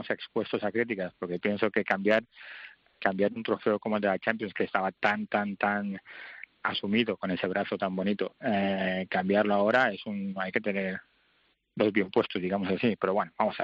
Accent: Spain; como buen español

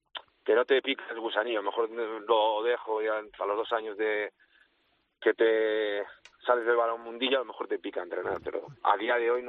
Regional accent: O Rosal, Galicia, Spain; Como soy del Rosal, pues un poquito de vino.

